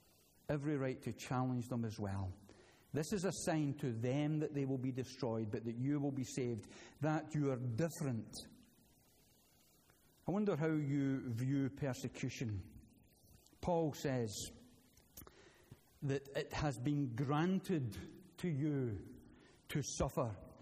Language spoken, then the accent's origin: English; Scotland, United Kingdom; I must confess, as a Scotsman watching all of this.